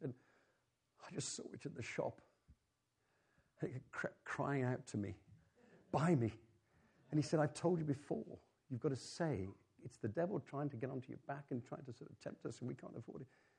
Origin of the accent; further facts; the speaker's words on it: England, United Kingdom; We're a family from England. We don't really have anything special to say about us other than the fact that we love Jesus and we follow him dearly.